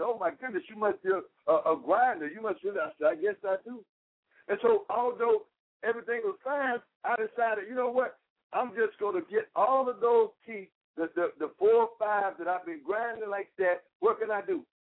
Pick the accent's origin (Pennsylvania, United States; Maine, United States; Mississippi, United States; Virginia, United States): Mississippi, United States; I was upset when I grew up in Mississippi because there was a dentist there